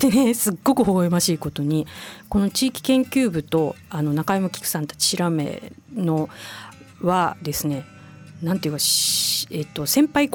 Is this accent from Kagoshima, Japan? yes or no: no; Hiroshima, Japan; 私広島の出身なんですけど